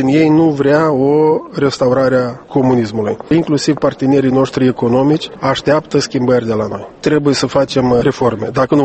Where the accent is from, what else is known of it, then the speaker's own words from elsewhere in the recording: Varatec, Moldova; Să admitem din satul meu, din Varatec, până la Zecani, sunt 10 kilometri.